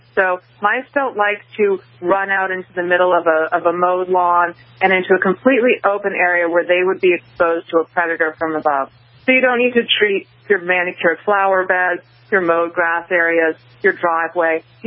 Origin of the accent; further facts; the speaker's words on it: New England, United States; When I grew up in New England and always understood that there was a scare and potential of ticks, of deer ticks and Lyme disease